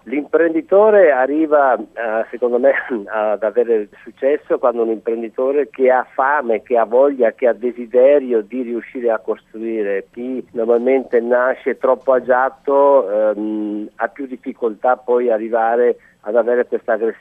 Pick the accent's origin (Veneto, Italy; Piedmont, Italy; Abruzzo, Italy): Veneto, Italy; Brugine; io sono nato in un paese semplice, a Bruggine, in provincia di Padova, nord-est, quindi un piccolo paese rurale. Mia famiglia avevamo una fattoria, anche una bella fattoria